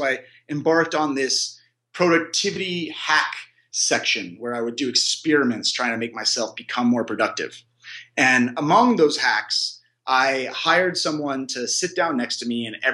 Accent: California, United States; But so I grew up in California.

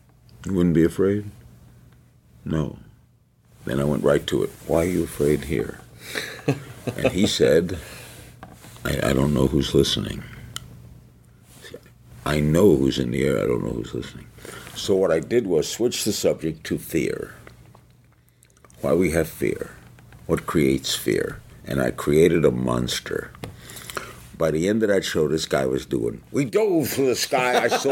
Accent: New York, United States; I grew up in New York

